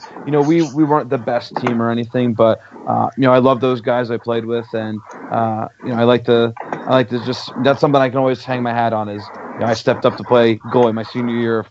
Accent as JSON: {"language": "English", "town": "Robbinsville", "region": "New Jersey", "country": "United States", "tie": "born or raised there", "said": "So you might hear that Central Jersey does not exist, but that is where I'm from. Born and raised in Robbinsville, New Jersey."}